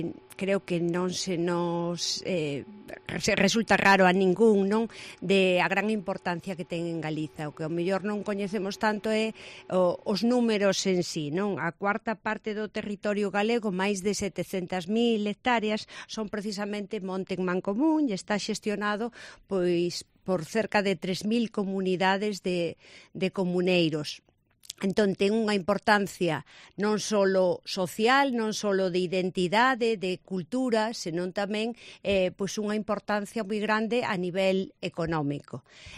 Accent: Galicia, Spain; pois fundamental como galegos, non?

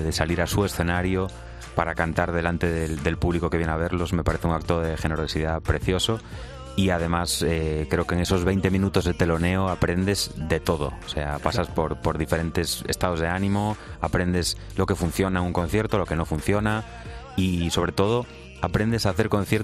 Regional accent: Santiago de Compostela, Galicia, Spain; Pues lo principal es el acento, ya de primeras, que me acompaña siempre. Y lo segundo, yo creo que siempre llevo la típica palabra que se dice que es como muy gallega, que es la morriña.

